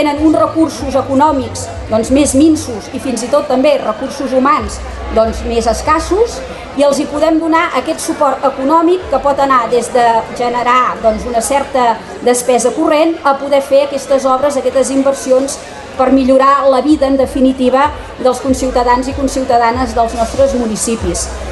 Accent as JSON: {"language": "Catalan", "town": "Reus", "region": "Catalonia", "country": "Spain", "said": "vinc de la festa major del meu poble, de la ciutat de Reus"}